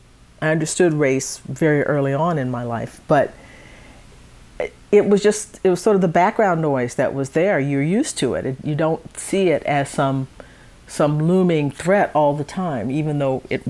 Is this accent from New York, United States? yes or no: no; Livingston, Texas, United States; I was born in Livingston, which is even deeper into East Texas and a little bit northeast of Conroe. And I grew up there.